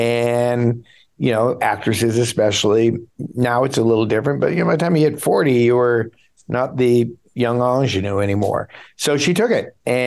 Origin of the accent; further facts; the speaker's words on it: Beverly Hills, California, United States; I grew up in Beverly Hills, as you say. I grew up, I like to say, poor in Beverly Hills.